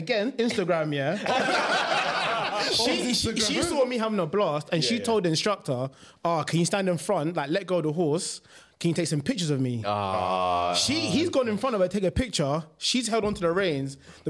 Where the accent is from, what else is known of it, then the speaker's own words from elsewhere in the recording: London, United Kingdom; Nah, I grew up in North London, but basically...